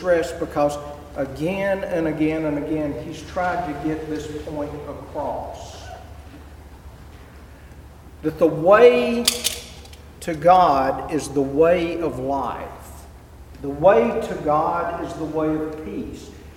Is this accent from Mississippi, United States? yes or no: yes; Mississippi, United States; I grew up in Mississippi. I've been a member of the church all my life.